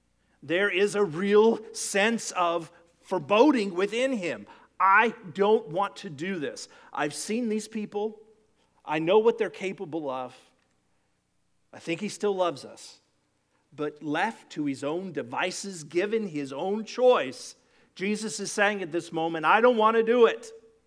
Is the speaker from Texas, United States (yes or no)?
yes; Texas, United States; Now, I'm a Texan. I grew up and thought olives came in two varieties.